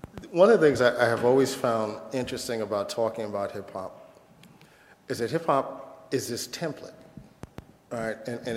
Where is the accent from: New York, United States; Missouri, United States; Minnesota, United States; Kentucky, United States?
New York, United States; New York City; as somebody that's born and raised in the South Bronx, you know, I love the fact that hip-hop was born and raised in the South Bronx.